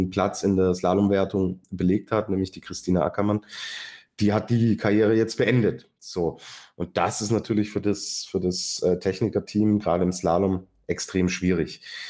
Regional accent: Austria; als Österreicher

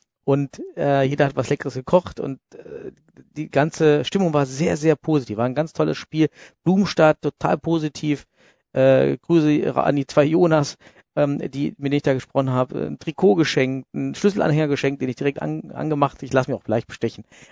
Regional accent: Suhl, Thuringia, Germany; die aus meiner Heimatstadt Suhl kommen

